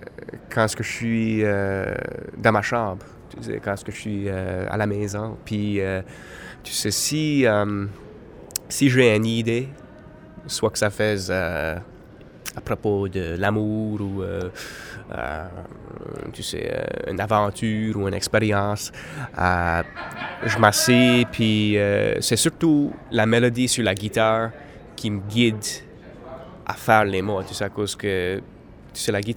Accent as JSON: {"language": "French", "country": "Canada", "accent": "Acadian", "first_language": "Acadian French", "said": "vu que je parle dans ma langue maternelle, en acadien, tu sais, ça me donne la liberté à écrire dans des différentes façons."}